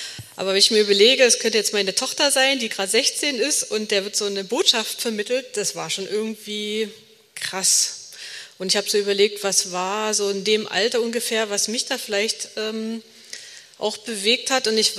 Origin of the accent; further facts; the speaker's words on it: Saxony, Germany; Ich hätte eigentlich auch wieder zurück nach Hause ziehen können, nach Sachsen, wo ich herkomme